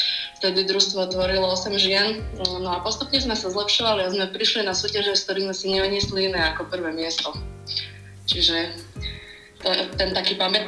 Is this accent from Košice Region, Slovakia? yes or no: no; Prešov, Prešov Region, Slovakia; lebo ja som z Prešova, z sídliska 3